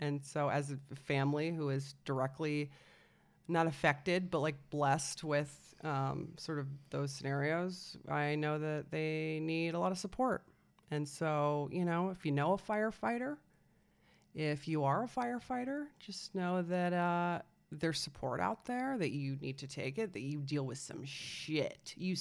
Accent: Colorado, United States; It's neighboring to the town I grew up in. And that is Bailey, Colorado.

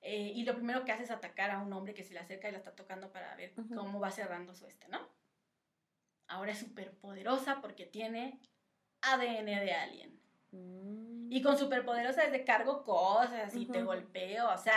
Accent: Mexico; los que crecimos aquí en México

